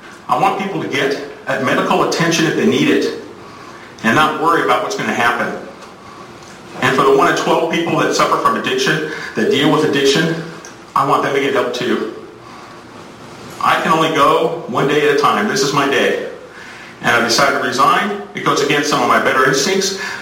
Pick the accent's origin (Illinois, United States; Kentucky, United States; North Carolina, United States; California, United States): California, United States; West Covina; born there; I was born here in West Covina. I love West Covina. This is where I made my home. I didn't have to stay here.